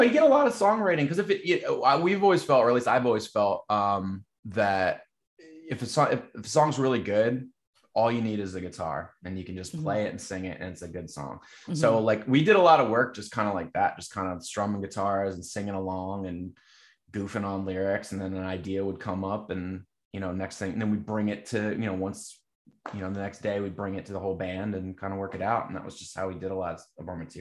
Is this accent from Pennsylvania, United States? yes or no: yes; Pennsylvania, United States; I mean, I grew up in Bucks County and I moved to Philly in 2000.